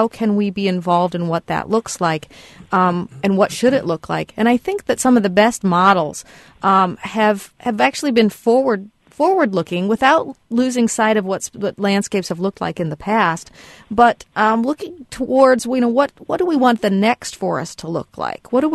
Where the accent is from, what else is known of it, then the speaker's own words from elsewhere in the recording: Montana, United States; Montana is my home state, and that's where I'm from, so I'm very familiar with these big swaths of clear-cut mountainsides